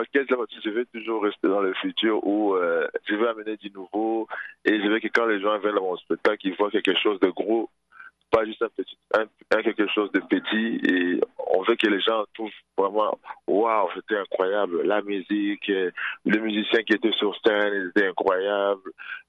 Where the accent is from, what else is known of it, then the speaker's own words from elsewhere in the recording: Kinshasa, DR Congo; Moi, je viens du Congo, Kinshasa, et j'ai grandi dans la famille musicale.